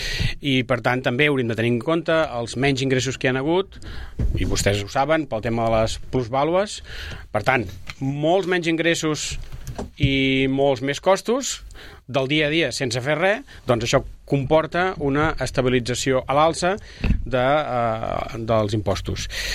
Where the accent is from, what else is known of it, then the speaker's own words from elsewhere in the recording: Sabadell, Catalonia, Spain; nosaltres que som de Sabadell, jo soc de Sabadell tota la vida